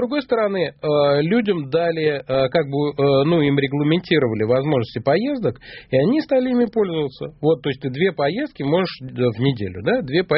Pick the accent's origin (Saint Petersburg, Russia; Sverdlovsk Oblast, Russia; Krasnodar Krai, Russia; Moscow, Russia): Moscow, Russia